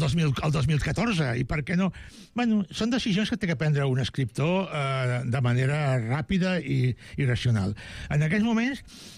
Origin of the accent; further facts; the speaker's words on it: Catalonia, Spain; soc català i espanyol i vinc aquí